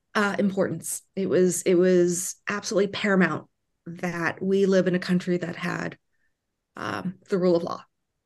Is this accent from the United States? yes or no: no; Vietnam; a critical part of my identity is that I am a refugee from Vietnam to this very day. And until I die, I will be a refugee from Vietnam.